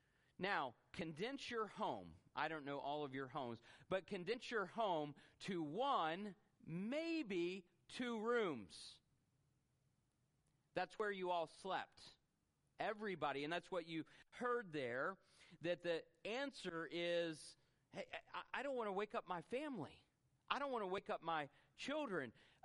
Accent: the South, United States; we could watch college football because we are from the South

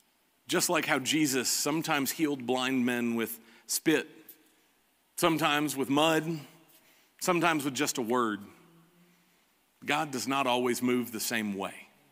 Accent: Texas, United States; I am still a man, I am still a Texan, I am still an American, I am still an Aggie.

